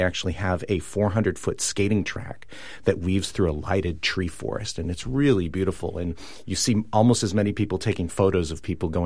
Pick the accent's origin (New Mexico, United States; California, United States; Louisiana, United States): California, United States; Los Angeles; Well, I'm originally from Los Angeles, if you can try not to hold that against me. But I moved up here